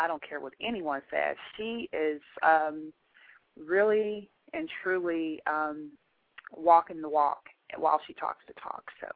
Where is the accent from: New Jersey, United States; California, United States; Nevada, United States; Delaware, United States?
California, United States; now in Dallas, United States; We are originally from California and we reside in Dallas, Texas.